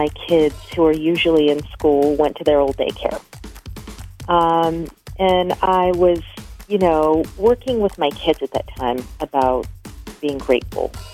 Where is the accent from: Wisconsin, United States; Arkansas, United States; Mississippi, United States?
Wisconsin, United States; Sun Prairie; I'm from Sun Prairie, and I need to pay more attention.